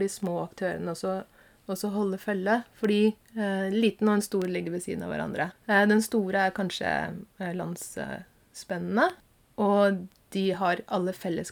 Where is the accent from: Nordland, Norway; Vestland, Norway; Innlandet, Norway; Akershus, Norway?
Akershus, Norway; Lillestrøm; Og for eksempel, jeg kommer jo fra Lillestrøm